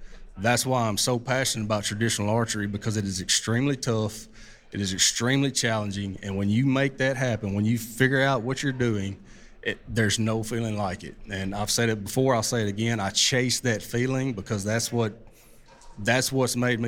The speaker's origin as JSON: {"language": "English", "region": "Southeast", "country": "United States", "said": "I'm from the Southeast. I hunt 4 or 5 major WMAs I really like to hunt, and then we also hunt a little private ground down there."}